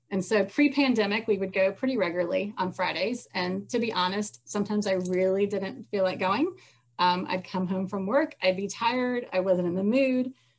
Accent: Atlanta, Georgia, United States; And the synagogue I grew up in Atlanta, it was primarily second and third generation Eastern European Jews. And so it was a big conservative synagogue. There was a bunch of us, big Jewish community in Atlanta.

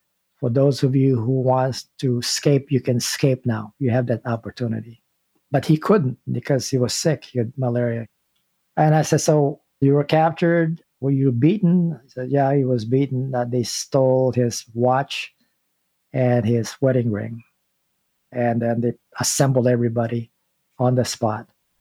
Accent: Philippines; born there; I was born in the Philippines along with my siblings and my mom and my dad.

